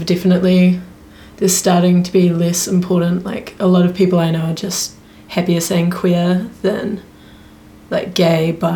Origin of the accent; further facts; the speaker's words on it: Invercargill, Southland, New Zealand; I grew up in Invercargill, which is very rural, very conservative as a whole.